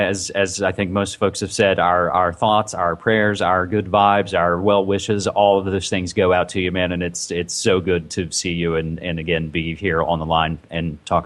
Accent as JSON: {"language": "English", "region": "West Virginia", "country": "United States", "tie": "born or raised there", "said": "even a connection to my home state of West Virginia."}